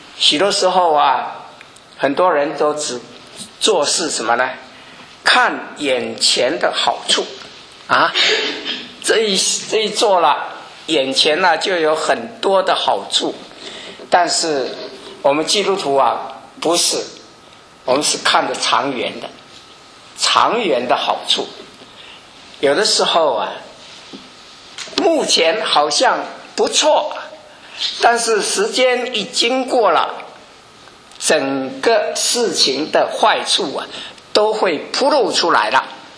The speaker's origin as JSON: {"language": "Chinese", "country": "China", "said": "我相信我们中国人呢最会打算盘哈，最会打算盘。"}